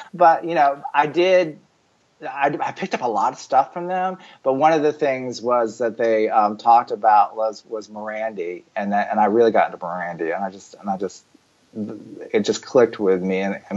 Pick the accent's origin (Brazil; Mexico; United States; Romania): United States; Virginia; Because when I was growing up in the South at Virginia Museum of Fine Arts, they have a huge collection of American folk art painting